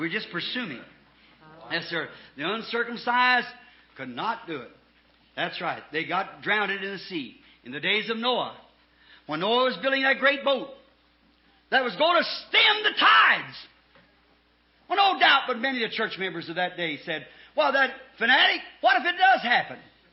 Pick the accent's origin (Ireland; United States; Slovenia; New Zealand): Ireland; I said, first, being Irish, I thought I'd go down to the Irish church.